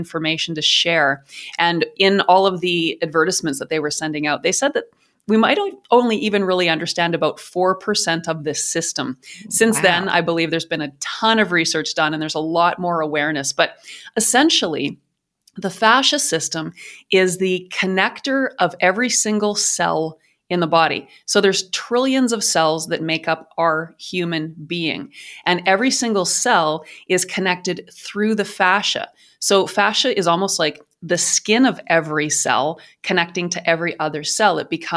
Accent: Canada; I'm Canadian, and that might be why.

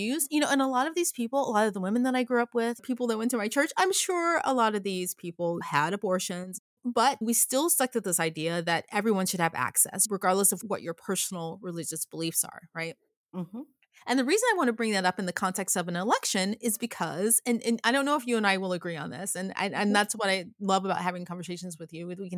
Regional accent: Memphis, Tennessee, United States; I grew up in the South. I grew up in Memphis, Tennessee. I went to a traditional Black Baptist church, New Bethel Baptist.

